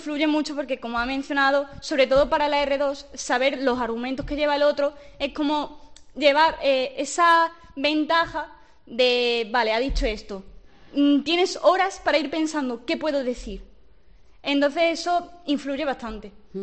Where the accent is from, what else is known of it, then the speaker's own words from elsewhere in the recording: A Coruña, Galicia, Spain; Bueno, mi tierra.